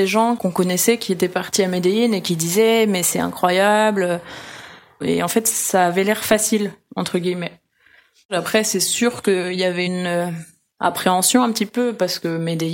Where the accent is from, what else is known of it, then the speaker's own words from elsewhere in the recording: Brittany, France; Moi, je suis bretonne